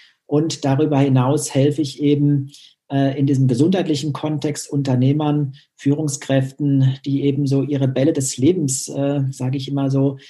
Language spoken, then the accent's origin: German; North Rhine-Westphalia, Germany; Ich komme aus Nordrhein-Westfalen